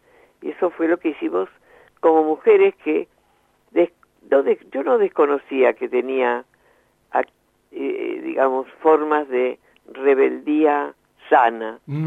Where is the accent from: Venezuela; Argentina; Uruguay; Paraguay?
Argentina; todos somos argentinos y vivimos en este país